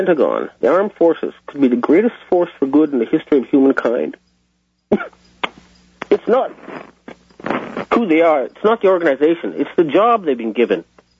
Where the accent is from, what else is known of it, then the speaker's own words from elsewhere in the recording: Canada; And as a Canadian, I'd be proud to serve in a U.S. ship like the Enterprise